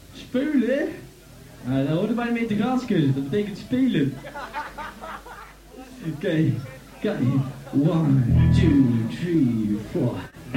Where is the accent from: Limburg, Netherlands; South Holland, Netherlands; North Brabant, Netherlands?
North Brabant, Netherlands; Uitwijk; Ik kom uit Uitwijk